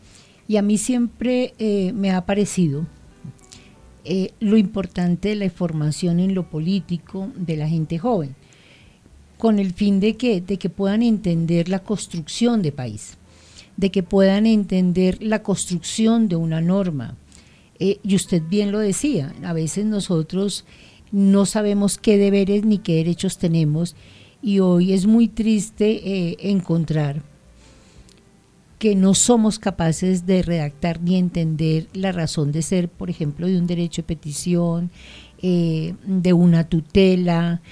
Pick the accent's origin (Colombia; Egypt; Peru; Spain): Colombia; mi deber ni mi responsabilidad como ciudadano, como colombiano